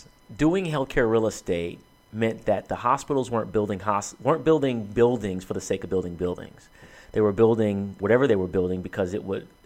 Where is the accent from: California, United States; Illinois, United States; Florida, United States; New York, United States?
California, United States; Compton; now in Long Beach, United States; So I'm born and raised in Compton. I live in Long Beach, which is adjacent to Compton.